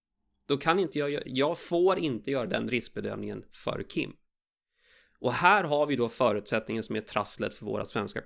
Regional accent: Sweden; born there; Jo, jag föddes i Sverige

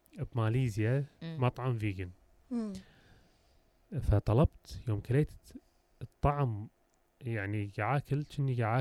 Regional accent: Kuwait; عندنا بالكويت في وايد مطاعم حلوه

